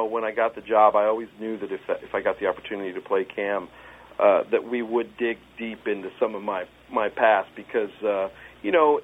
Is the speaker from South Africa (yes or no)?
no; Kansas, United States; I grew up in Kansas and had animals my whole life.